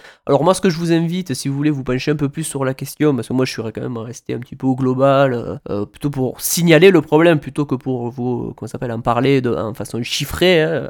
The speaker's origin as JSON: {"language": "French", "country": "France", "said": "Alors que ça n'a rien à voir chez nous en France."}